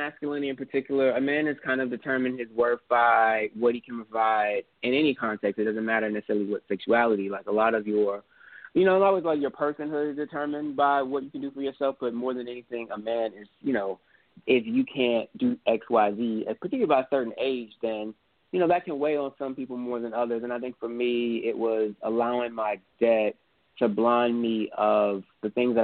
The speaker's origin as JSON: {"language": "English", "town": "Houston", "region": "Texas", "country": "United States", "said": "I'm from Houston. I'm writing about it from that perspective"}